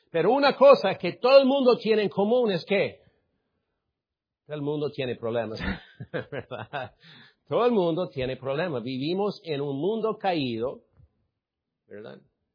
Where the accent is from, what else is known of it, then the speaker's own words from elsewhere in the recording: United States; Spanish is a second language; he notado que ha sido para mí, como gringo, una puerta bien abierta